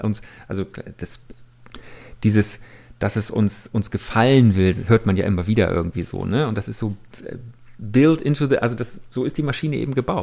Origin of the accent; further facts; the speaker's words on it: Bremen, Germany; ich komme aus Bremen, in der Heimat.